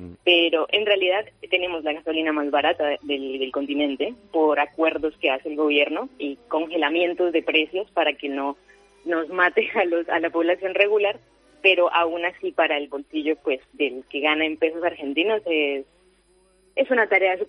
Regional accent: Cali, Valle del Cauca, Colombia

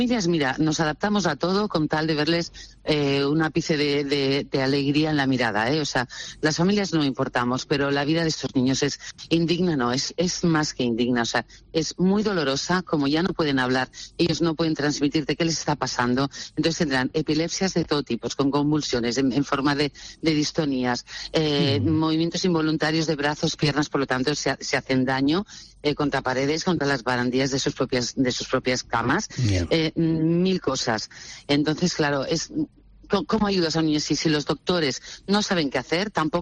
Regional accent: Terrassa, Catalonia, Spain; yo soy de Tarrasa y ellos están en Barcelona

